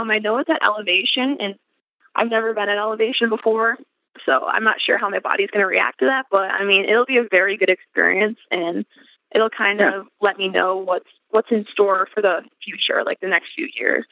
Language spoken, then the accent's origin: English; Chicago, Illinois, United States; So I'll be heading out west. I'm from Chicago, so that's like a pretty decent amount of travel for me.